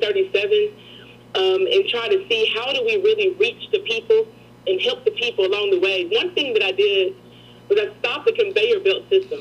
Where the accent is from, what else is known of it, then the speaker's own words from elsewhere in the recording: Nashville, Tennessee, United States; You know, Nashville, when you're born and raised in Nashville, and I've lived here, like I said, 3 generations, 44 years